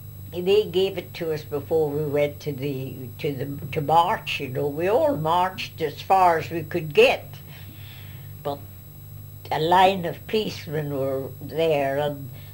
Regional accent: Ireland; I said, no, my lord, I will not promise to do it again, I'm Irish.

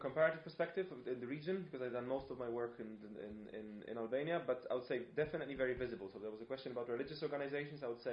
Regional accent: Poland; I'm from Poland originally, so I see a lot of this happening in Poland these days

